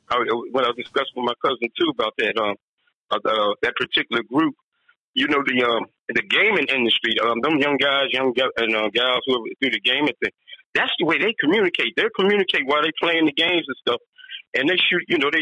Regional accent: Philadelphia, Pennsylvania, United States; you know, I'm from Philly

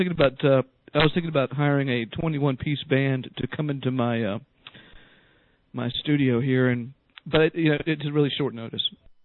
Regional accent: Virginia, United States; I come from a very, very, very small town in Southside, Virginia. We don't call it Southern Virginia; we call it Southside Virginia.

